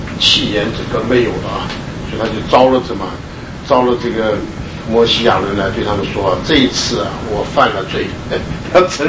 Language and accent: Chinese; Taichung, Taiwan; 我记得小的时候啊，我那时候住在台湾啊，台中，我看过那个落雷啊，我们台湾人讲那个落雷很可怕啊。